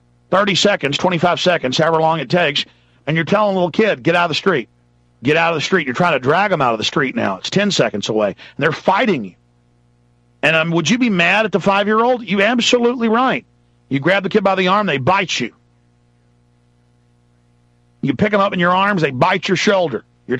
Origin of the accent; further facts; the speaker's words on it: Dallas, Texas, United States; and this is how I grew up in Dallas.